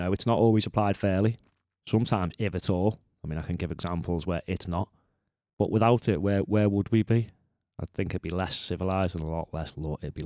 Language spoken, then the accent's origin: English; England, United Kingdom; I'm definitely English.